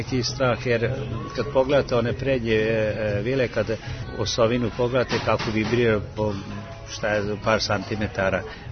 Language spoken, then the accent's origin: Serbian; Serbia; ali kod nas u Srbiji malo bilo profesionalnih ekipa.